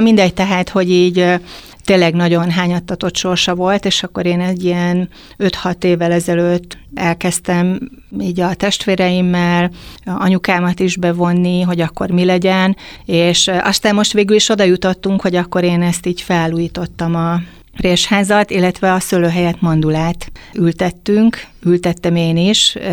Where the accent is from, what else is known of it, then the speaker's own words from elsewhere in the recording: Veszprém, Veszprém County, Hungary; Én Veszprémben születtem, és ugye sokáig ott is éltem